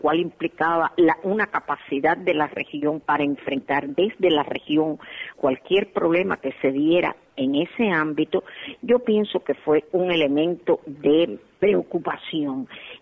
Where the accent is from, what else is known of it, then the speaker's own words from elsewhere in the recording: Cuba; mi mirada como cubana